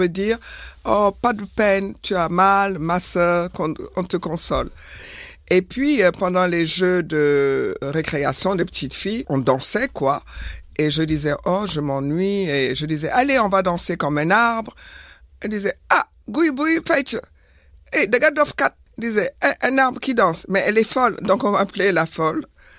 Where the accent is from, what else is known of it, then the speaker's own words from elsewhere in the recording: Senegal; also born or lived in Benin; Je suis née au Bénin et j'ai grandi au Sénégal. Donc, petite fille, dans la cour de récréation, je ne parlais pas la même langue.